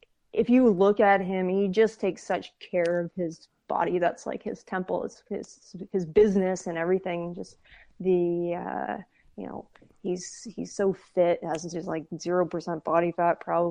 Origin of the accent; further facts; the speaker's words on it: Canada; especially I'm coming from Canada, and I'm in this kind of foreign place.